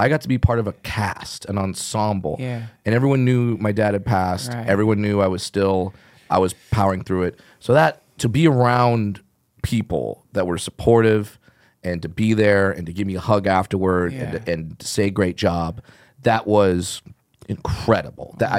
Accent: California, United States; and I came up in LA, where you know I grew up in Orange County.

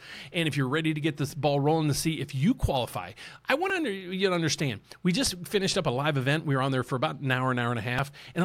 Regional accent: West Virginia, United States; And I'm proud to say I'm originally from West Virginia.

